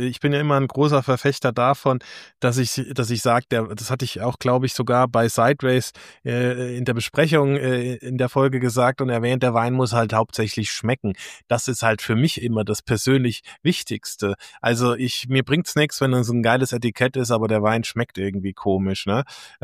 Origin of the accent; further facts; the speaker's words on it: Saarland, Germany; born there; Ich bin ja gebürtiger Saarländer, da ist das Frankreich.